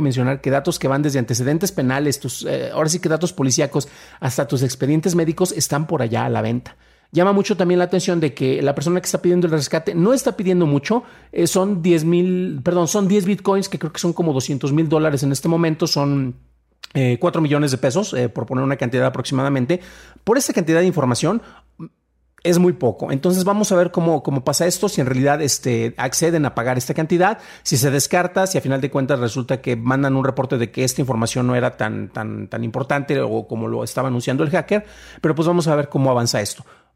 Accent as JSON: {"language": "Spanish", "country": "Mexico", "said": "no me afecta a mí porque soy mexicano"}